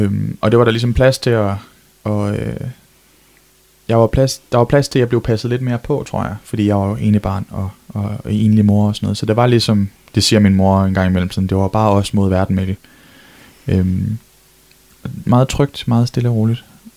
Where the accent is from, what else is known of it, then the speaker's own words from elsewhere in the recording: Skagen, North Denmark Region, Denmark; also born or lived in Frederikshavn; Jeg var født på Frederikshavn sygehus, men født eller vokset op i Skagen. Og så har jeg jo så, jeg er gået i skole i Skagen, og så gået på gymnasiet og haft min ungdom der i Frederikshavn